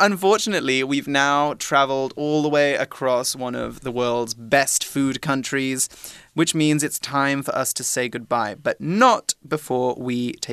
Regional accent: Worcester, West Midlands, United Kingdom; I am from Worcester in the UK

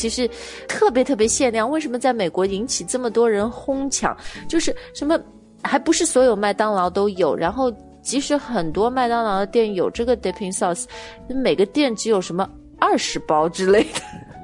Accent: China; 这个你叫我中国人念我都念不出来

